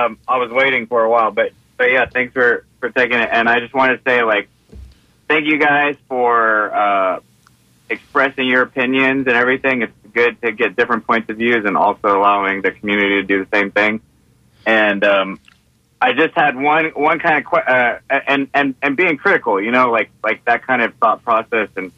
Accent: Tampa, Florida, United States; I grew up in Southeast Tampa in Claremont.

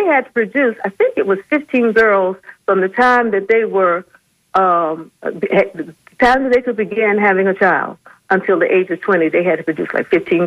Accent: Tampa, Florida, United States; born there; And I was born here in Tampa.

